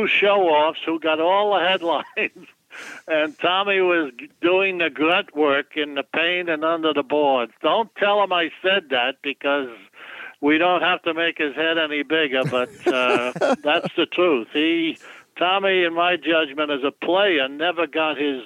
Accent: New York City, New York, United States; I'm from the Big Apple. I think I know my way around.

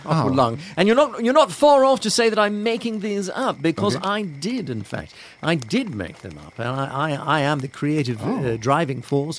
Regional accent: United Kingdom; No, I'm not from Chicago. I'm just outside London.

